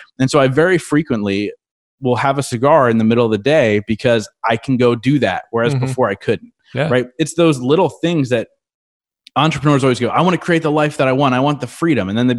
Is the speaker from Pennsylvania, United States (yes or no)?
yes; Reading, Pennsylvania, United States; I want to do a live event in my hometown of Reading, Pennsylvania, where there's no airport.